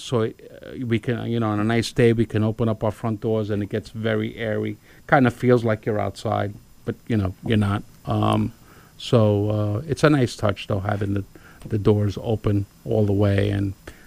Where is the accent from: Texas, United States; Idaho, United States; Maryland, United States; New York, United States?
New York, United States; Astoria; I'm born and raised in Astoria, Queens. Never thought I would leave there, but when I got married in 2004, my wife gave me an ultimatum and said, if you want to marry me.